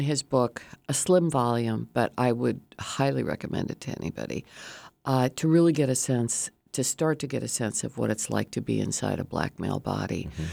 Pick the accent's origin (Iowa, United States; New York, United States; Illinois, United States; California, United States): Illinois, United States; Given I grew up in Illinois, I should have known that.